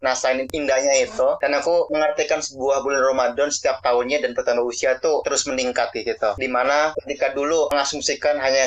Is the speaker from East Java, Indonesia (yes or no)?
no; Kebumen, Central Java, Indonesia; now in Bandung, Indonesia; BTW aku asal dari Kebumen, kuliah di Bandung gitu.